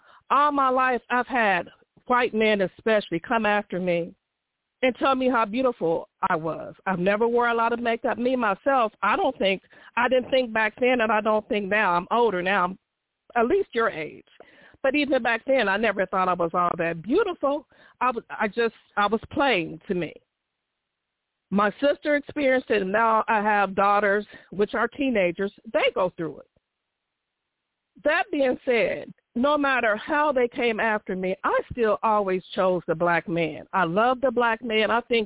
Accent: Ohio, United States; born or raised there

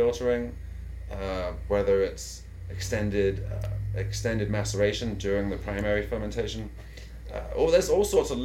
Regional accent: England, United Kingdom; now in San Diego, United States; I grew up in England, and so we'd watch the English football leagues

